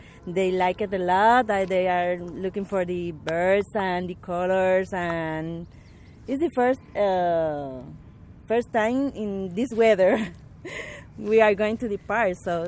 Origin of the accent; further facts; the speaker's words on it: Toledo, Ohio, United States; English is a second language; I'm from Toledo, Ohio.